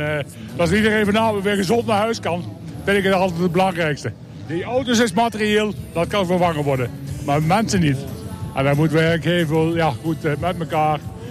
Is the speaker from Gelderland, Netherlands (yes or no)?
yes; Doornenburg, Gelderland, Netherlands; Ik kom uit het plaatsje Doornenburg. En dan zullen ze zeggen, ja, dat zal wel Limburg zijn. Maar dat is in Gelderland, tussen Arnhem en Nijmegen. En ik ben vroeger eigenlijk opgegroeid op het circuit Gent.